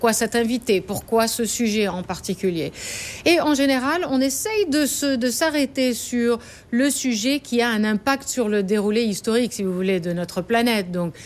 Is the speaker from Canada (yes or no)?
no; Paris, Île-de-France, France; also born or lived in United States; now in London, United Kingdom; Alors je suis d'origine syrienne, mes parents sont tous les deux syriens d'Alep. Je suis née aux États-Unis et j'étais élevée en France pendant mon enfance et mon adolescence, mais je vis depuis maintenant 12-13 ans à Londres. C'est la ville où j'ai vécu le plus longtemps en dehors de Paris.